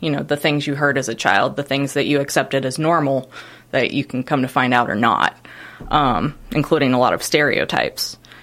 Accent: Kentucky, United States; I'm from Kentucky.

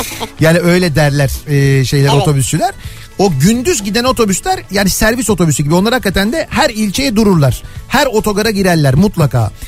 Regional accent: Nurhak, Kahramanmaraş, Turkey; now in Istanbul, Turkey; 2014 senesi memleketim Nurhak Kahramanmaraş'a gittim, bayram tatili.

